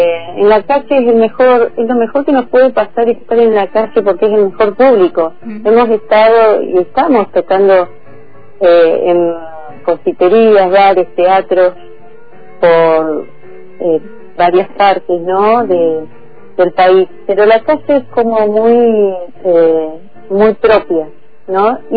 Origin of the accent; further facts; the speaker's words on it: Villa Regina, Río Negro, Argentina; Soy de Regina, nací en Regina.